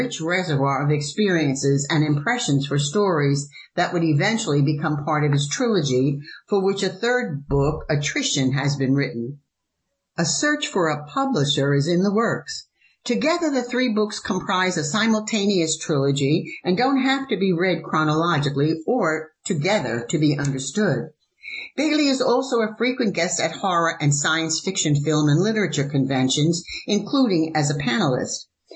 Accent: Hamilton, Ontario, Canada; moved away; I'm Canadian. I moved down here in 96, so I moved from Hamilton, Ontario, also known as The Hammer, in 1996 to teach

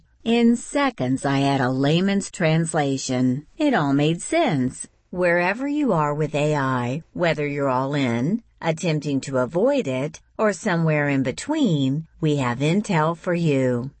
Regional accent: Texas, United States; also born or lived in Massachusetts; I was a volunteer for Audio Journal when I lived in Massachusetts. I've since moved back to my home state of Texas

